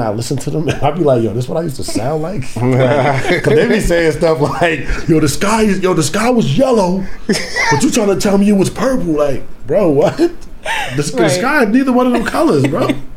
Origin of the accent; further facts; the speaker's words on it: Lakeview, New York, United States; I grew up in Lakeview. Lakeview, Long Island, exit 18 of the Southern State Parkway.